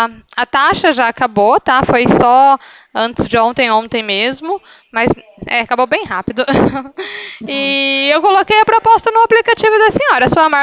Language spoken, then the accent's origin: Portuguese; Ribeirão Preto, São Paulo, Brazil; eu sou aqui de Ribeirão Preto